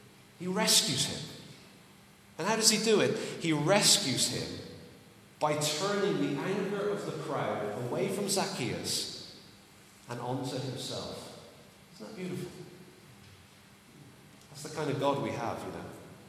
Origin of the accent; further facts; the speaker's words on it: England, United Kingdom; To us as English people, that sounds rude.